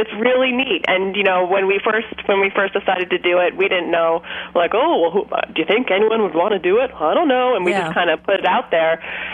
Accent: New York City, New York, United States; So we really kind of want to introduce the Northeast to New Yorkers, and I'm a New Yorker

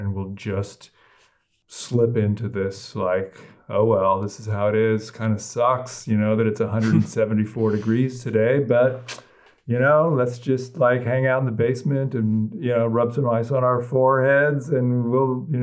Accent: California, United States; to go full circle back to being born and raised in Silicon Valley, that's sort of the one thing that was always clear there.

